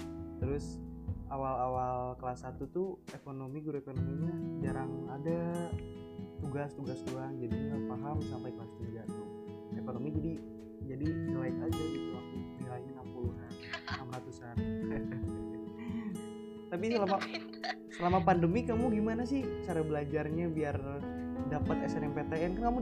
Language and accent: Indonesian; Bandung, West Java, Indonesia; Kalau aku dari Bandung.